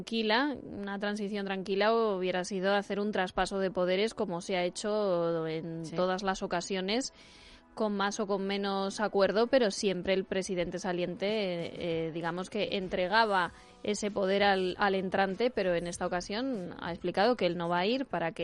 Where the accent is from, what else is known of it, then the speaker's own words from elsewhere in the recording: Castilla-La Mancha, Spain; en el sitio de donde yo soy originaria, en Castilla-La Mancha